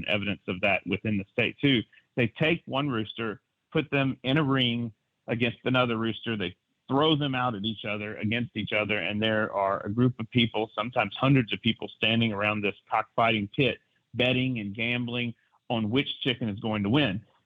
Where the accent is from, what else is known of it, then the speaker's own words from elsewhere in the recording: Citronelle, Alabama, United States; I know Citronelle, Alabama, near Mobile, my hometown, had a bust a few years ago.